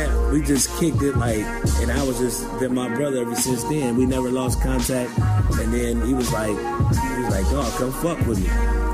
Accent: Long Beach, California, United States; I am from Long Beach, California.

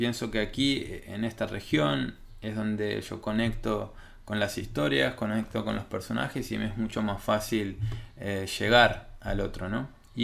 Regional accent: Uruguay; Y vine a trabajar aquí a Uruguay porque para mí comenzar en mi país de origen era importante

